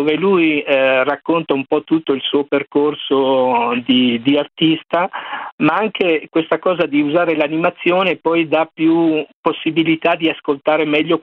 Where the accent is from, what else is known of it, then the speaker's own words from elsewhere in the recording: Ferrara, Emilia-Romagna, Italy; now in Milan, Italy; io non sono un milanese perché io vengo da Ferrara e quindi sono venuto a Milano negli anni 80